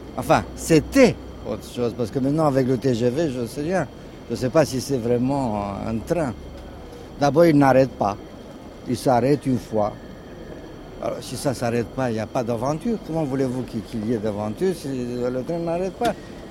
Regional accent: Romania; j'ai presque 60 ans, c'est... c'est beaucoup d'années. C'est aussi les gares de Roumanie, d'où je viens

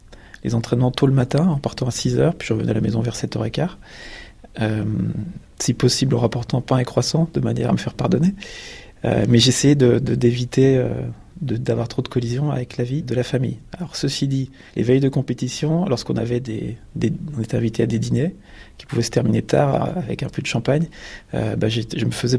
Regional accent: Bourgogne-Franche-Comté, France; j'ai 49 ans. Je viens de Franche-Comté, entre Vesoul et Épinal. Donc c'est dans les contreforts des Vosges, d'une zone un peu montagneuse.

